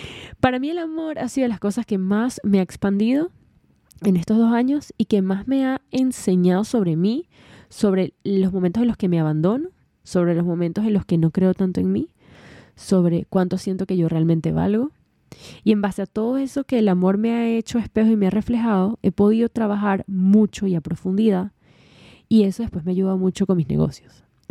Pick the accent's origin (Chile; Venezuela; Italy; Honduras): Venezuela; mi papá no vivió en Venezuela conmigo. Yo me crié en Venezuela.